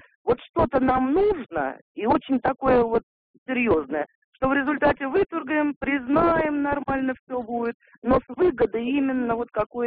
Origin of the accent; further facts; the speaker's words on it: Moscow, Russia; я из Москвы.